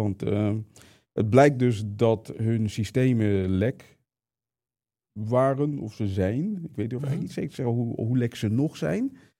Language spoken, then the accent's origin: Dutch; Leiden, South Holland, Netherlands; accent: Leiden; mijn accent is daar te Leids voor.